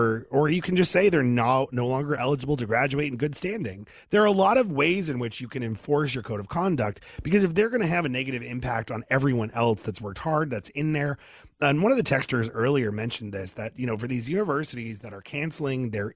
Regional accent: Maine, United States; I know I'm biased because I'm from Maine

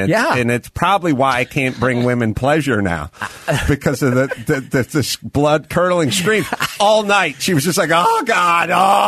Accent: North Hollywood, California, United States; Nate's from Montana, and I'm from North Hollywood, but when I talked to him about his Montana stories, which were 1,000% different than how I was raised in North Hollywood

